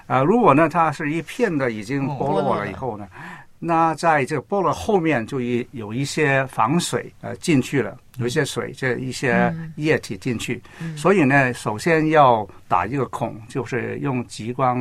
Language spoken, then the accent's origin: Chinese; China; 所以呢，我们中国人如果